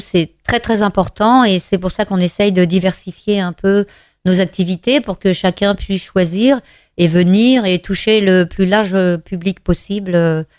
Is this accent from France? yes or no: yes; Le Ménil, France; je suis née, j'ai vécu au Ménil la plupart de ma vie, à part... la période étudiante et le début des professionnels.